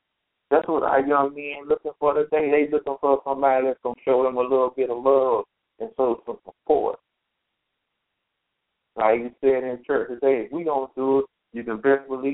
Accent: United States; I'm from Rocky Mountain, and they've been having a lot of murders going on everywhere. But speaking from my hometown, where I grew up

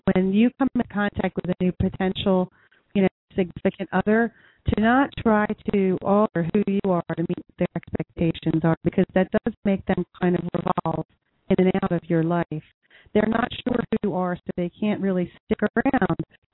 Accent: New Jersey, United States; We're from Jersey.

